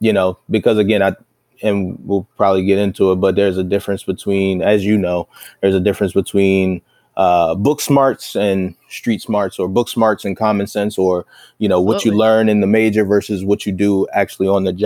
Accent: Baltimore, Maryland, United States; I'm a kid from Baltimore.

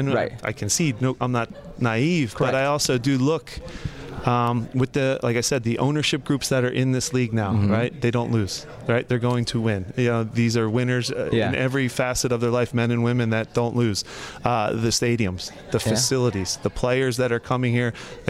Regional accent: Philadelphia, Pennsylvania, United States; But I love Philadelphia. It's my hometown.

